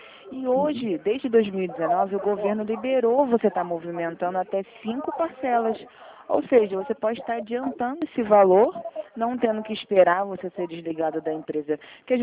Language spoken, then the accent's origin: Portuguese; Cabo Frio, Rio de Janeiro, Brazil; now in Sorocaba, Brazil; Então, eu sou de Cabo Frio, região dos Lagos. Atualmente eu estou morando em Sorocaba, aqui, né, no interior de São Paulo.